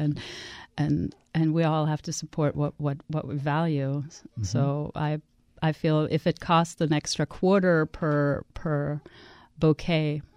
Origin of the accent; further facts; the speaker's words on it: Germany; my socialist values growing up in Germany.